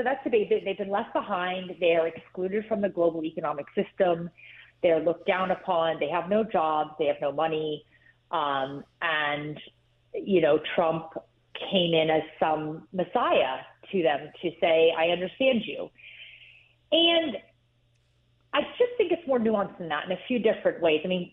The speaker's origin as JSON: {"language": "English", "region": "West Virginia", "country": "United States", "tie": "born there", "said": "Well, I was born in West Virginia. My parents are Irish immigrants, and that's where they landed when they came to the United States."}